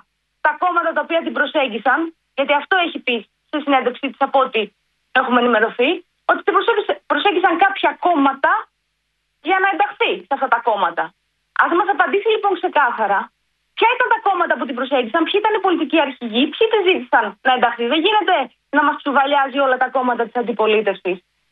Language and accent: Greek; Greece; Είμαι Ελληνίδα, είμαι Ευρωπαία